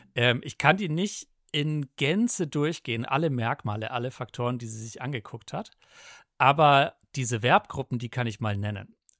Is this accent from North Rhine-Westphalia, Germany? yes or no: no; Bavaria, Germany; accent: Franconian